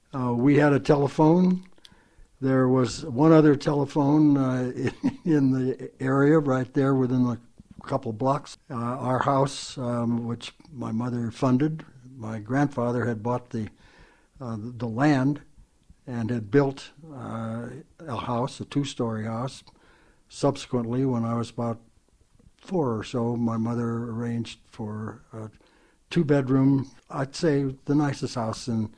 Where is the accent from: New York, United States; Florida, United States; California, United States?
California, United States; San Leandro; I was raised in San Leandro, which is a small community down the bay from San Francisco, so to speak.